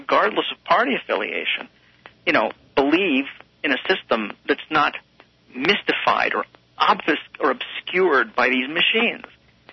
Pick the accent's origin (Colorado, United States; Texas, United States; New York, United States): New York, United States; You know, I'm a New Yorker, and I've seen this guy close up.